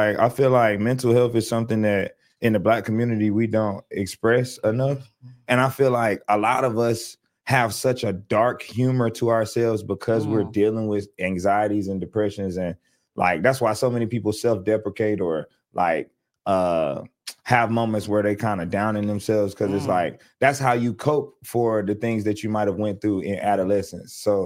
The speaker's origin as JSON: {"language": "English", "town": "Durham", "region": "North Carolina", "country": "United States", "tie": "born or raised there", "said": "Like, I grew up in Durham"}